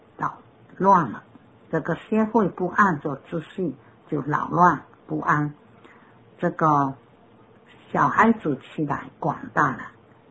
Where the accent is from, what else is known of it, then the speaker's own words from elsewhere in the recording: China; 本来我们中国人少年人中看老年的人